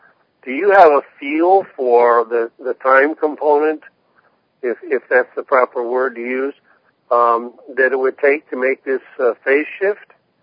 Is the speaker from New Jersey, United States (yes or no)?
yes; Jersey City, New Jersey, United States; I originally hail from New Jersey, and I had the good fortune of growing up in Jersey City at a time when it was a really, really special place to be